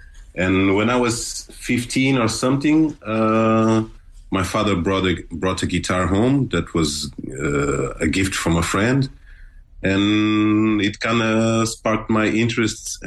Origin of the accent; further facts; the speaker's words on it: Lisbon, Portugal; I was born in Lisbon, Portugal. I am son of a Mozambican parent. And I grew up on the suburbs of Lisbon.